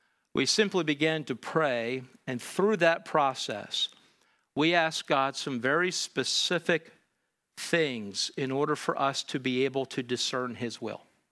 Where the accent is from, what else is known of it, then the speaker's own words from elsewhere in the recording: Pennsylvania, United States; Pastor Griffith and I grew up together in Pennsylvania under his father's ministry.